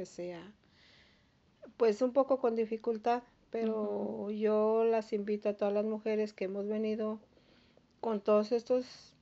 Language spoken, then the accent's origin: Spanish; Mexico; moved away as an adult; cuando yo salí de México, yo no sabía qué tan difícil sería llegar aquí con un embarazo ya tan avanzado